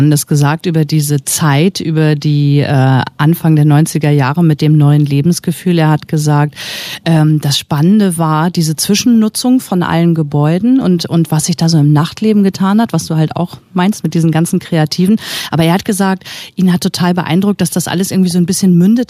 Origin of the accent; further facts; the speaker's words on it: West Germany, Germany; ich bin ja im Westen geboren und groß geworden